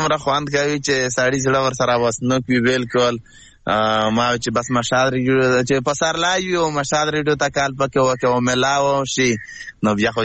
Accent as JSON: {"language": "Pashto", "region": "Khyber Pakhtunkhwa", "country": "Pakistan", "moved": "yes", "lives_now": "Afghanistan", "said": "موږ د وزیرستان ډیپیز یو کنه. نو هغه موږ چې کډوال شو د وزیرستان افغانستان ته، بیا دلته راغلو"}